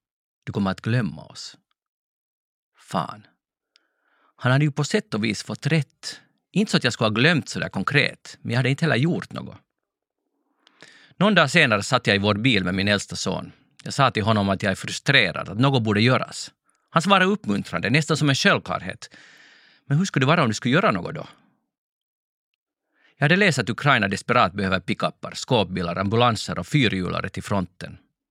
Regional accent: Helsinki, Uusimaa, Finland; Det skulle kunna vara i mina hemknutar i Helsingfors. Men ingenting var som i mina hemknutar.

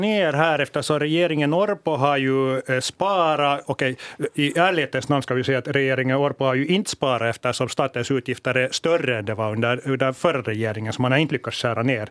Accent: Finland; Vi är finländare

